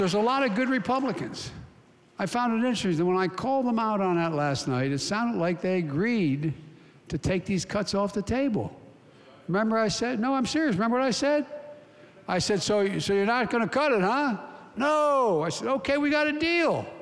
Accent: Claymont, Delaware, United States; also born or lived in Scranton, Pennsylvania; I'm from Scranton, Pennsylvania. I was raised in a little steel town called Claymont, Delaware.

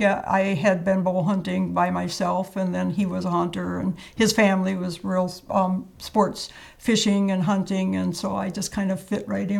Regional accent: Hancock, Wisconsin, United States; Okay, I grew up in Hancock, Wisconsin.

